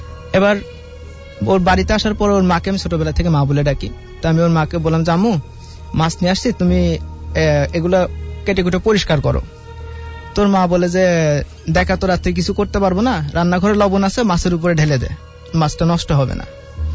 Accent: Kushtia, Khulna Division, Bangladesh; now in Dhaka, Bangladesh; আমি খিলক্ষেত থেকে আসছি, আমার গ্রামের বাড়ি কুষ্টিয়া।

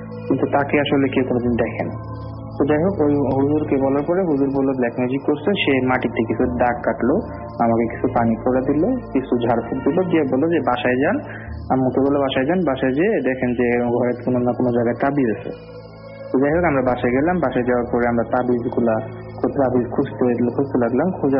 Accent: Dhaka, Dhaka Division, Bangladesh; আমরা বিদেশের লোক, আমরা ঢাকার লোক, এখানে আসছি নোয়াখালীতে

